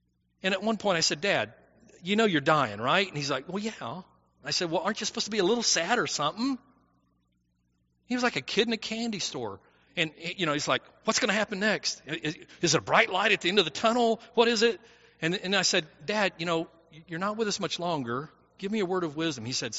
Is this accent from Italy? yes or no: yes; Italy; I was born and raised there in Italy.